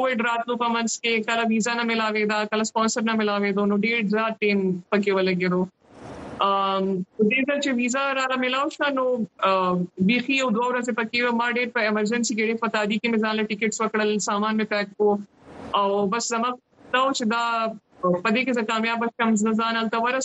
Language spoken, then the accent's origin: Pashto; Pakistan; مطلب زه اولنۍ پاکستانی يم